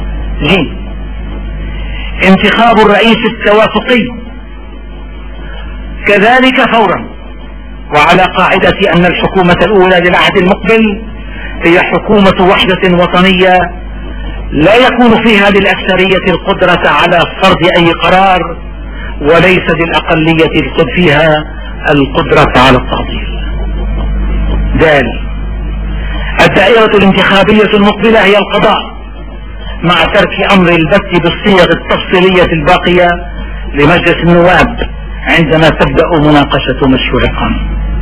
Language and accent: Arabic; Lebanon